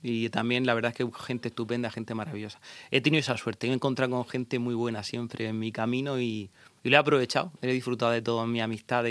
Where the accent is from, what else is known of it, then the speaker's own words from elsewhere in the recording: Puerto Lumbrera, Region of Murcia, Spain; Soy lumbrerense, lo puedo decir, a partir de la concesión del título, pero puedo decir con todo... Y nadie puede decir que no soy de allí, soy hijo de Puerto Lumbrera.